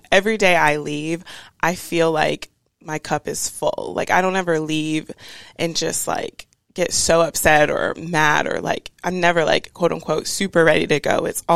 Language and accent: English; Cary, North Carolina, United States; I'm from Cary, North Carolina, which is right outside of Raleigh. That's where I went to school or went to high school.